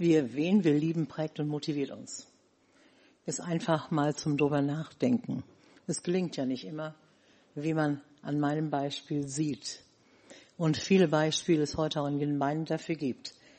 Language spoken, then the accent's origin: German; Rhineland, Germany; Ich komme aus dem Rheinland, mache auch sehr gerne Witze. Daran mussten sich meine Gemeindeglieder in Sachsen-Anhalt erst gewöhnen.